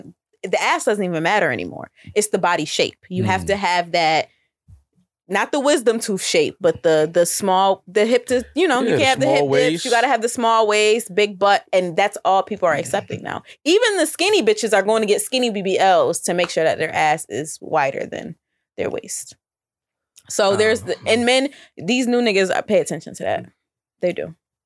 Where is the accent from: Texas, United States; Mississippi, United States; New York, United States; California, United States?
New York, United States; Syracuse; it's regular girls out here getting, like, in my hometown, bitches that, and sit there, y'all are never gonna leave Syracuse.